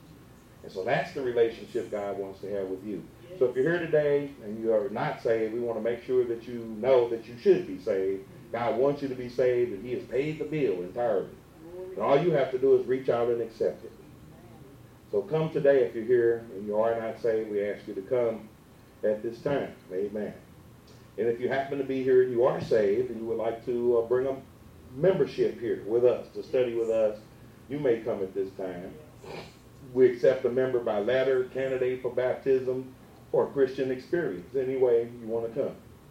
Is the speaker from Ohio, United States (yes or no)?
yes; Dayton, Ohio, United States; Now, you know, I was born in Miami Valley Hospital in Ohio, Dayton.